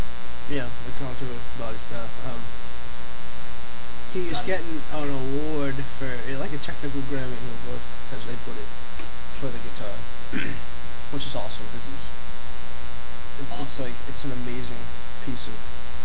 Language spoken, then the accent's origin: English; United States; I mean, if you're looking at it as an American and, you know, as an Olympian